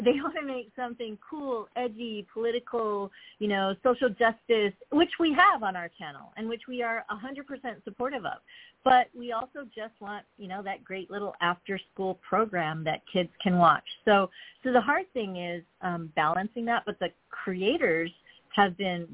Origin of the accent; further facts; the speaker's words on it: Hawaii, United States; I'm Asian American. I actually grew up in Hawaii.